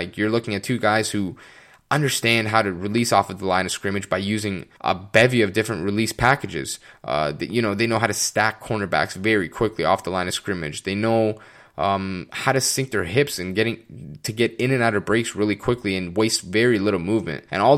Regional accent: Hamilton, Ontario, Canada; who actually played for my hometown, Hamilton Tiger Cats.

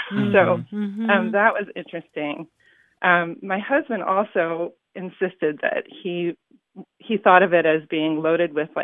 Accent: California, United States; My mother is from the Midwest, but I was raised in California.

